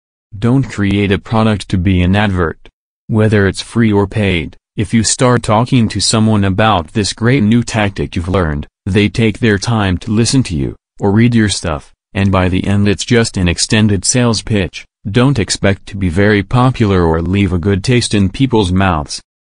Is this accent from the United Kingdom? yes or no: yes; England, United Kingdom; Now I'm from England, and sometimes have a problem with this.